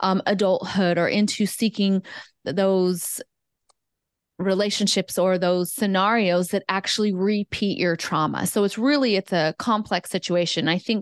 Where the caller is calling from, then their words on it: Hawaii, United States; I'm joining you from Hawaii.